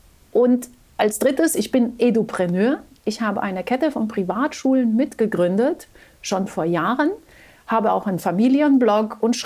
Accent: Romania; als Mensch mit lateinischen Wurzeln, ja, ich bin in Rumänien aufgewachsen, mein Vater war halb Franzose, ich bin in dieser lateinischen Welt zu Hause.

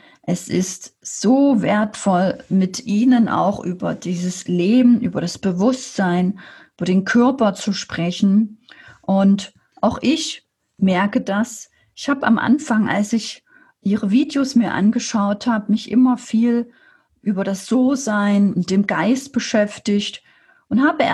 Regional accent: Saxony, Germany; now in Erding, Germany; als alleinerziehende Mama mit 2 Kindern, als Sachse alleine in Erding in Bayern, mein Leben komplett zu verändern

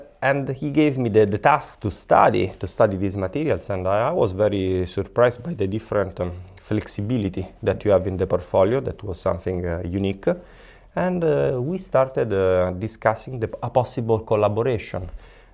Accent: Rome, Lazio, Italy; English is a second language; I'm from Italy. I'm from Rome. I am 35 years old.

